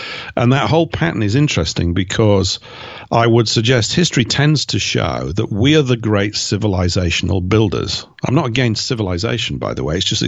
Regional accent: Yorkshire and the Humber, United Kingdom; I'm a Yorkshireman. I come from Yorkshire, so that's what I am. I claim it.

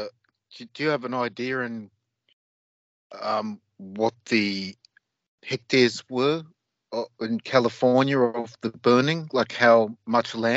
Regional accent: Australia; growing up in Australia, you know, being a kid, we had fires.

